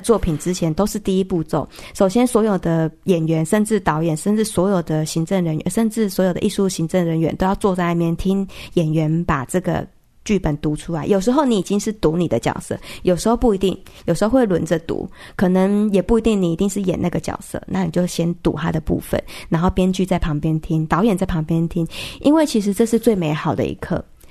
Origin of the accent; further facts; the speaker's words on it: Tainan, Taiwan; 他们其实知道我是台南的人